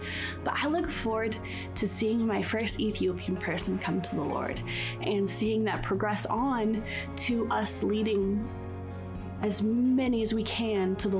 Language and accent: English; Uganda; I grew up in Uganda, East Africa. I am a missionary kid